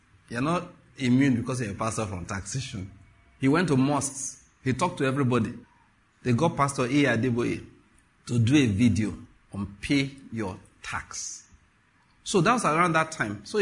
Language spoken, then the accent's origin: English; Ondo, Nigeria; I'm a Nigerian. Now let's talk a bit. I'll get back to my message. I was born in Ondo State. Both of my parents are from there. I grew up my first part of my life there.